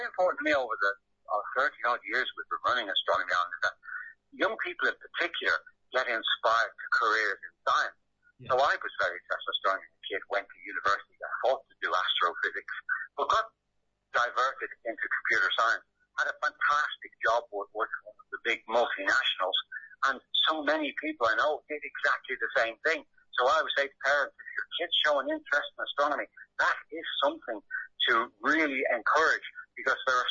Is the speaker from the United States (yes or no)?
no; Ireland; We're Irish. We had the biggest telescope in the world, and around the time of the famine, people came from all over the world to Ireland to do astronomy.